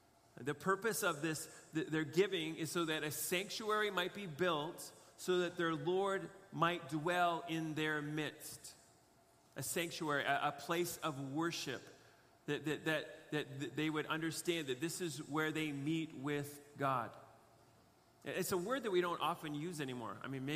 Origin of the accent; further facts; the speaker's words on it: Canada; does the materialism that I live in as a Canadian, is it taking a little bit of a grip on my heart?